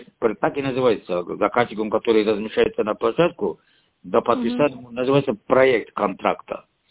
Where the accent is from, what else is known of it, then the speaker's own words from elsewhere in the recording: Dagestan, Russia; по нашему здесь, не Махачкале району, откуда я родом, да?